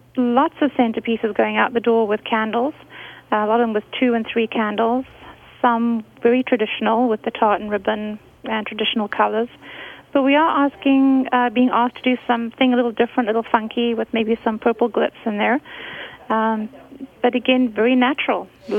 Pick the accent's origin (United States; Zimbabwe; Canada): Zimbabwe; No, I'm actually from Zimbabwe.